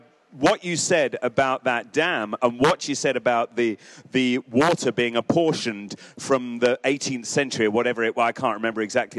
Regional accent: Fulham, London, United Kingdom; Like, I come from Fulham.

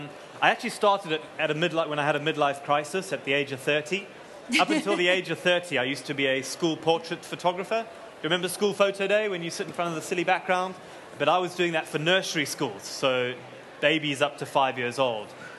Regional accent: Zimbabwe; I grew up on the Zambezi River in Zimbabwe.

